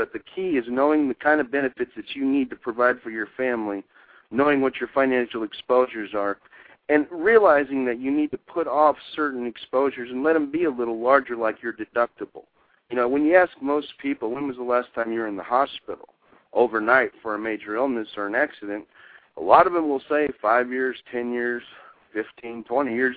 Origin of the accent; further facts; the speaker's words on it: Missouri, United States; I grew up in southern Missouri, was a military family, which is probably what ended me up in sales at such a young age.